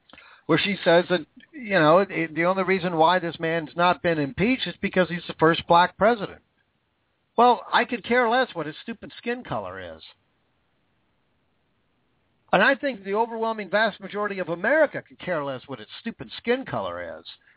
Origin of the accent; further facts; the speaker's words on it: Washington, United States; David Reichert, my home state of Washington, fired.